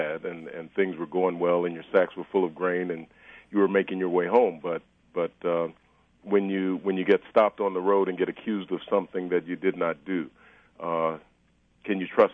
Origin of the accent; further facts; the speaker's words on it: Washington, District of Columbia, United States; the church I grew up in Washington, D.C.